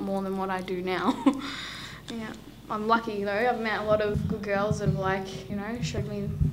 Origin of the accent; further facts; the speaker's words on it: Morwell, Victoria, Australia; also born or lived in Gunaikurnai country; I'm Kutajumara, but I've lived most of my life down Gunaikurnai way, like Morwell, you know, Maui, all that.